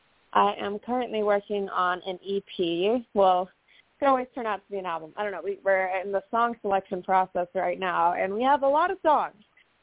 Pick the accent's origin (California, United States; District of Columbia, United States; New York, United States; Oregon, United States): California, United States; born there; It's not that I'm from Tennessee that I'd have it, but I was born in Southern California